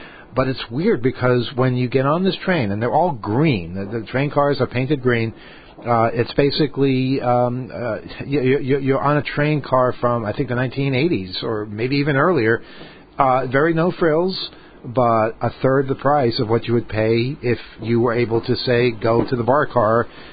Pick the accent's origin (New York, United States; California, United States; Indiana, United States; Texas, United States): New York, United States; I like it because, you know, I'm from New York and I like gritty cities